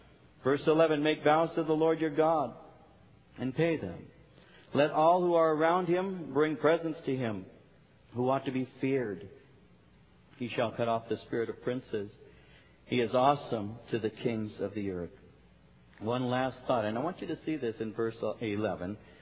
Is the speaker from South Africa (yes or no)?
no; Norwalk, California, United States; I grew up in Norwalk.